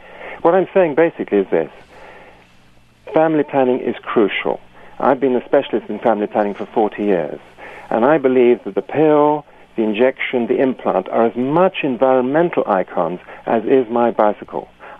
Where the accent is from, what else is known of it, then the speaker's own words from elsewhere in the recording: Rwanda; first language Kinyarwanda; English is a second language; I was born in Rwanda, Urundi, brought up there. Some of my friends were killed in the Rwandan genocide. And I spoke Kinyarwanda before I spoke English.